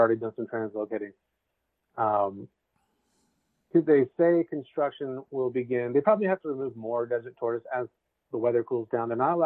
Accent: Illinois, United States; probably where you live or where I grew up in Illinois.

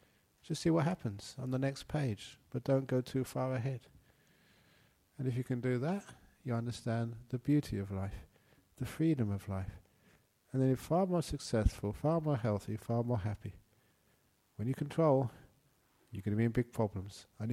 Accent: Australia; I said, look, I'm an Australian monk.

